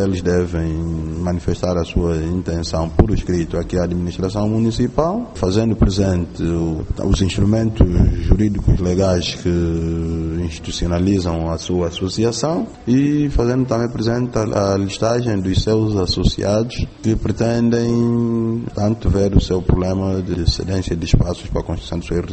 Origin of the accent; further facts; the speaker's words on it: Angola; todos nós somos angolanos